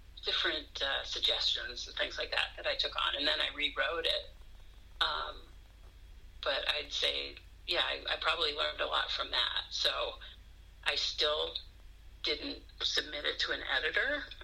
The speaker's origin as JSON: {"language": "English", "town": "Weston", "region": "Massachusetts", "country": "United States", "tie": "born or raised there", "said": "it's based loosely on this area near where I grew up, which is I grew up in Weston, but Newton, Mass."}